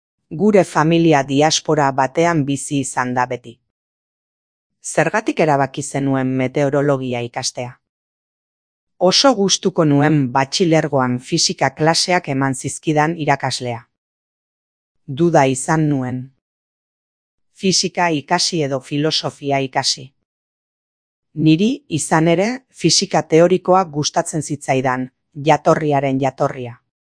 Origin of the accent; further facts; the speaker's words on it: Andorra; Nire haurtzaroko Andorra ura kontrabandoari esker bizi zen eta nire aita arduratzen zen kontrabandoa erreprimitzeaz.